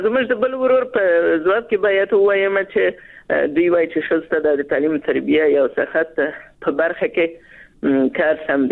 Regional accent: Afghanistan; زه د افغانستان یو وګړی یم

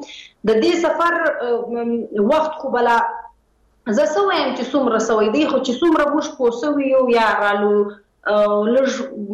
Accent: Khyber Pakhtunkhwa, Pakistan; زه ته دواړي د پښتونخوا وطن بچي یو، دلته پاتسي یو، دلته پیدا سي یو.

